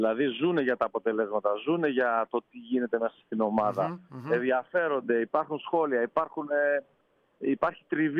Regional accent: Thessaloniki, Central Macedonia, Greece; Στην πόλη μου.

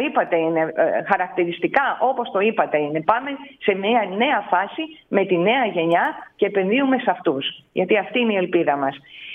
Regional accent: Greece; Δυστυχώς ξεκινάμε και εδώ ως Έλληνες από την αρχή με τη μεικτή αυτή κατηγορία.

